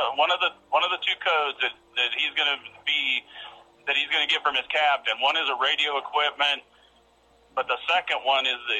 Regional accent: Texas, United States; I'm from Texas, and I'm ex-military as well

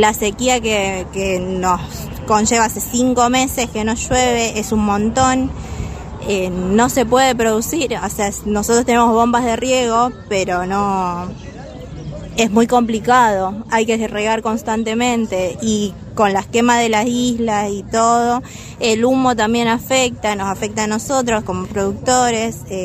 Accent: Villa Gobernador Gálvez, Santa Fe, Argentina; nosotros somos pequeños productores, tenemos una quinta, alquilamos, somos de Villa Gobernador Gálvez, trabajamos desde muchos años

